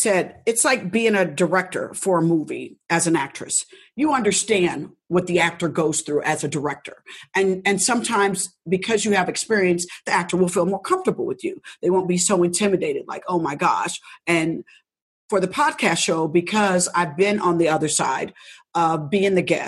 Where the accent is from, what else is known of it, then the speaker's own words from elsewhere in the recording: Indianapolis, Indiana, United States; moved away; Like when I moved from Indianapolis to California, my girlfriend was like, you want to come and go on Soul Train with me?